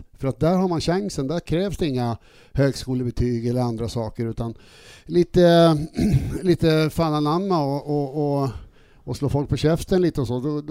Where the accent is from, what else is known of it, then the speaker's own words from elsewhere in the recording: Skåne, Sweden; now in Stockholm, Sweden; jag var skåning. Mm. Kom till Stockholm liksom och blev retad och så.